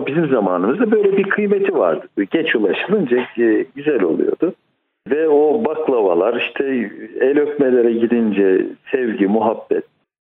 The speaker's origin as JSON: {"language": "Turkish", "region": "Tokat", "country": "Turkey", "tie": "born or raised there", "also_born_or_lived": "Bursa / Sakarya / Sivas", "said": "Pederim müftü olduğu için hep böyle gezerdik. Aslında memleketimiz Tokat. Tokat'ta da durduk ama birçok Bursa'da, Sakarya'da, işte Sivas'ta birçok yerlerde bulunduk."}